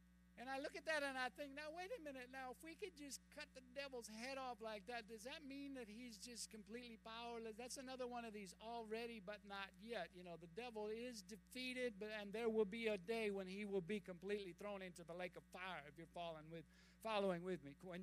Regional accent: Minnesota, United States; When I was growing up in Minnesota, oh yeah, I would go to church every day, every week, every Sunday I'd be in church.

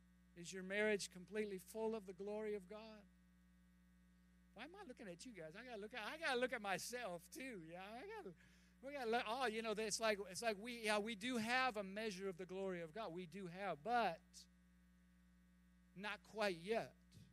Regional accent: Minnesota, United States; When I was growing up in Minnesota, oh yeah, I would go to church every day, every week, every Sunday I'd be in church.

